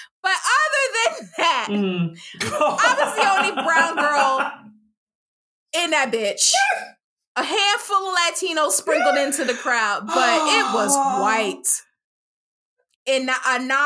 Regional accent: New Jersey, United States; We grew up in Northern New Jersey.

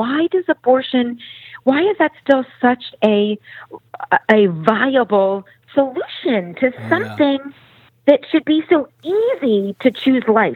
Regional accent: Philadelphia, Pennsylvania, United States; I come from the Philadelphia area, so there's been a lot of battles to stand up for Jesus.

